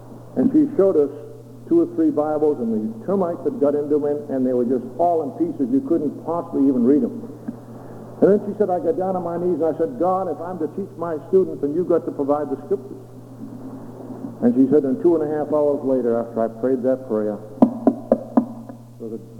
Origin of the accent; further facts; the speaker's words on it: Maine, United States; He says, well … where do you come from? I said, I come from Maine. He said, I thought so. From your accent